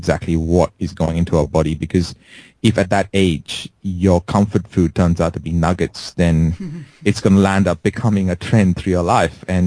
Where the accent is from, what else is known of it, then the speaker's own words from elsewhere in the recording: India; I'm Indian. We first build software engineers, and then we decide what we want to do with the rest of our lives.